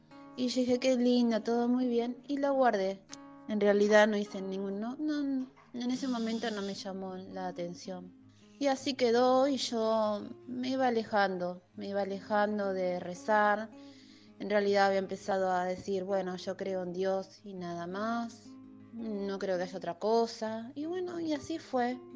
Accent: Buenos Aires, Argentina; de Buenos Aires y voy a contar mi testimonio

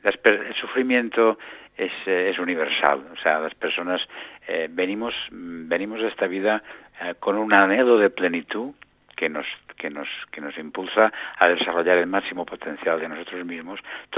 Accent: Spain; yo vengo desde España, tengo un sesgo cultural, pero creo que Argentina no es muy diferente.

